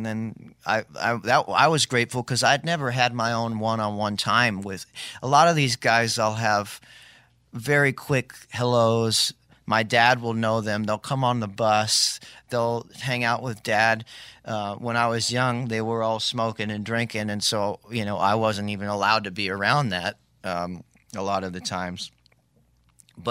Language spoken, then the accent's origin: English; Hawaii, United States; which I grew up in Maui.